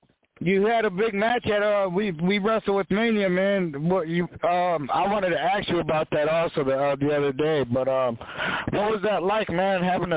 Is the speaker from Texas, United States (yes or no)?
yes; San Antonio, Texas, United States; Oh yeah, I'm from San Antonio myself. Oh yeah, Texas boy.